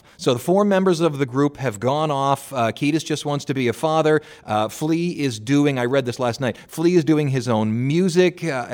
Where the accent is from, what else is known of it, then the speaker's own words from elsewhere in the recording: Cleveland, Ohio, United States; the radio station that I liked growing up in Cleveland